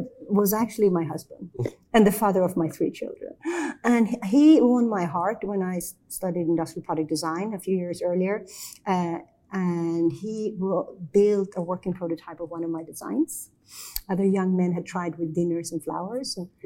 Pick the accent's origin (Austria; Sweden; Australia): Sweden; now in United States; At the time, I lived in Sweden. I was born here in the U.S. I grew up in Sweden.